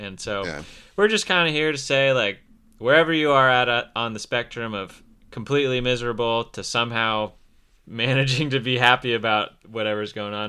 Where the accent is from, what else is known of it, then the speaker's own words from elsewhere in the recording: Lodi, California, United States; Dan and I grew up in Lodi, 30 minutes down the road from Sacramento.